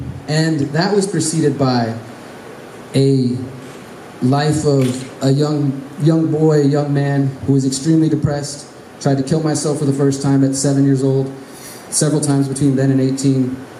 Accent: Houston, Texas, United States; moved away as an adult; now in Morelia, Mexico; I'm 38 years old. I'm originally from Houston, Texas. I've been living in Morelia for the last 3 years, since March 2020.

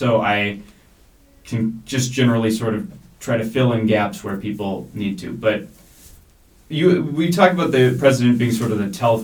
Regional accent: Austin, Texas, United States; I was in Austin, Texas, my hometown at the time.

